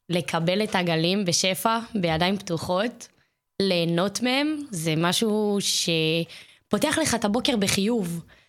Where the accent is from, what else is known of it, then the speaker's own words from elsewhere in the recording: Dimona, Southern District, Israel; כי אני באה מדימונה.